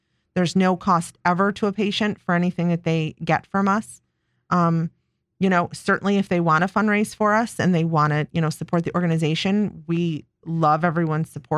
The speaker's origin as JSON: {"language": "English", "town": "Buffalo", "region": "New York", "country": "United States", "lives_now": "Rochester, United States", "said": "I'm from Buffalo, so I don't say Charlotte."}